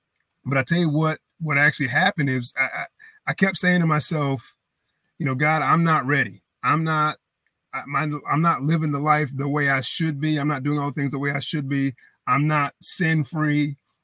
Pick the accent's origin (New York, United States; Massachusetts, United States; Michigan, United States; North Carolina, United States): North Carolina, United States; Greenville; I grew up in Greenville for the most part. Always loved the Pirates. You know, got to see the Peach Bowl game on television. My father went to East Carolina, so it was an easy choice.